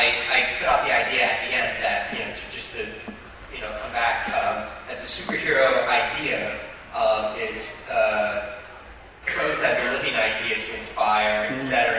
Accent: New Jersey, United States; I'm also from New Jersey.

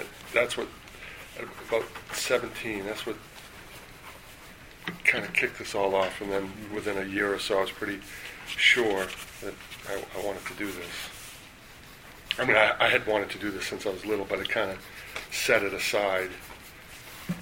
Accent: Maine, United States; the first comic shop in my home state of Maine opened up

